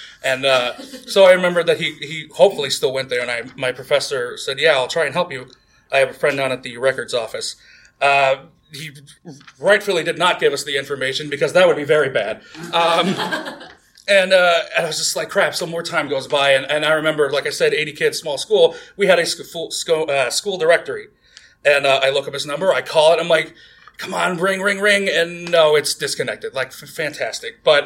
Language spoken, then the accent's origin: English; Lincoln, Missouri, United States; also born or lived in Seoul, South Korea / Nebraska; So I was born in Seoul, South Korea. I was adopted by two white folks in Nebraska. Once they divorced, my mom eventually got custody of me and my sister, and she took us to a very small town in Missouri of about 800 people called Lincoln, Missouri.